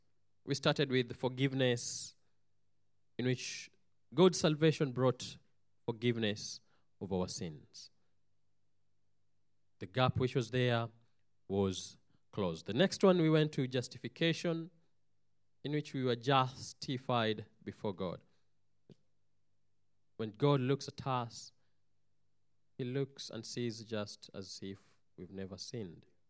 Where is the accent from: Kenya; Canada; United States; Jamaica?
Kenya; I'm from Kenya.